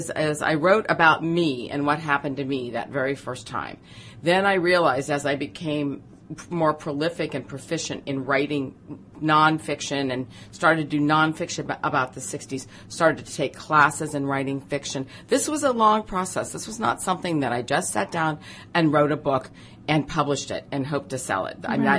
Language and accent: English; Dayton, Ohio, United States; when I was a kid growing up in Dayton, Ohio, my father and I had these huge arguments